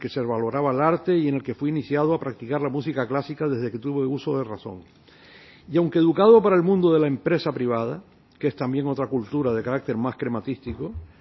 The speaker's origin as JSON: {"language": "Spanish", "region": "Canary Islands", "country": "Spain", "tie": "born or raised there", "said": "Canarias, donde nací y he vivido y actuado casi toda mi vida. Me siento español de Canarias"}